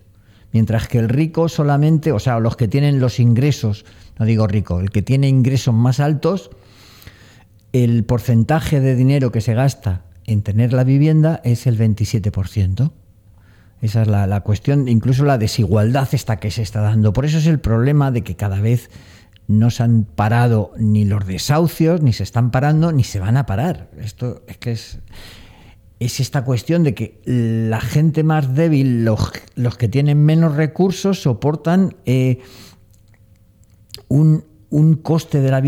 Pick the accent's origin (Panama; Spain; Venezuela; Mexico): Spain; Madrid, Community of Madrid; yo he vivido de chaval y de jovencito en Madrid